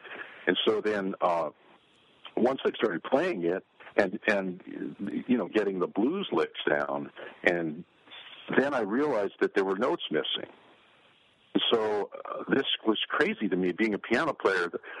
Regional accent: New York, United States; I grew up in New York City

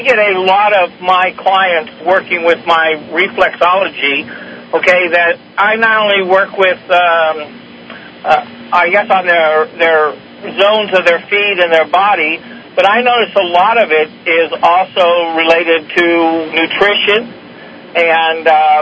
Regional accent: Weaverville, California, United States; Yes, ma'am. I'm from Weaverville, California.

